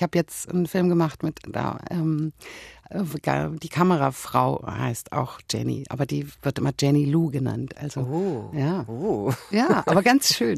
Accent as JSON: {"language": "German", "region": "Berlin", "country": "Germany", "tie": "born there", "said": "Ich wurde in einem Krankenhaus in Spandau geboren"}